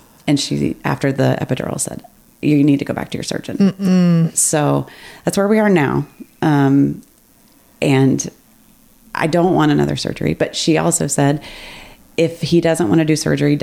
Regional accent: the South, United States; And I come from the South.

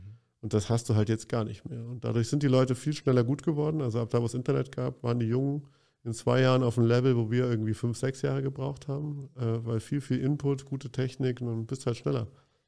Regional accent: Munich, Bavaria, Germany; also dann bin ich dann eher als Münchner gerade dann eher so, geil, hier ist endlich mal was los.

